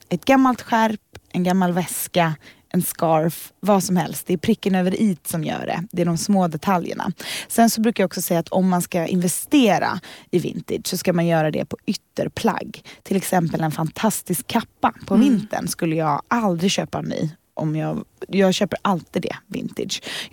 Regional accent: Gothenburg, Västra Götaland County, Sweden; Och i Göteborg som är min hemstad från början.

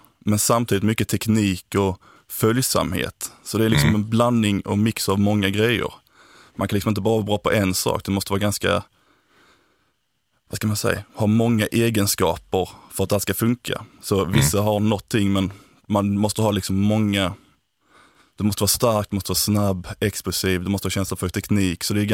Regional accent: Häglinge, Skåne, Sweden; born there; Nej, men jag är född på landet egentligen, till Häglinge heter väl orten, men Sösdala är närmsta byn. Så det är ute i Göingetrakten, mitten av Skåne kan man säga.

